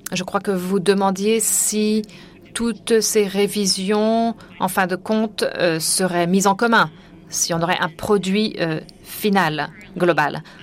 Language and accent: French; Switzerland; du GAC et je viens de Suisse.